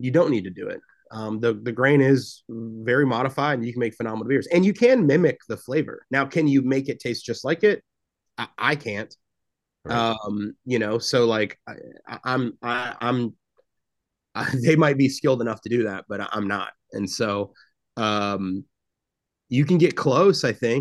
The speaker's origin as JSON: {"language": "English", "town": "Memphis", "region": "Tennessee", "country": "United States", "said": "And then I came across American pils when I went back home. I'm from Memphis. I went home to visit my family for the first time since we opened the brewery like 3 years in."}